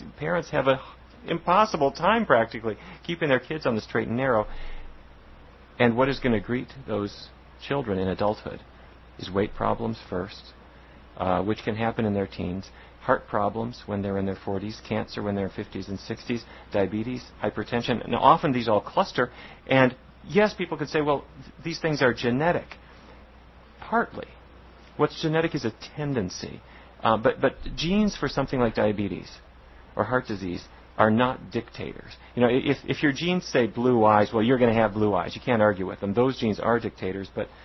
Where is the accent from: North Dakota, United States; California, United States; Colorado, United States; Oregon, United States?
North Dakota, United States; Fargo; I grew up in Fargo, North Dakota. I come from a cattle ranching family.